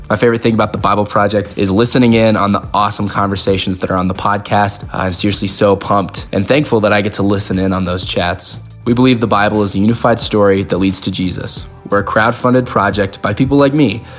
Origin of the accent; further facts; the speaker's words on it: Farmington, New Mexico, United States; I'm from Farmington, New Mexico.